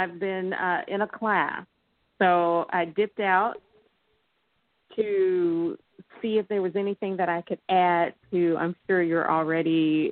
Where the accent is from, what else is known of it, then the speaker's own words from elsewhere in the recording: Detroit, Michigan, United States; Growing up in Detroit, my mom has taught me how to survive, and I did not miss a meal.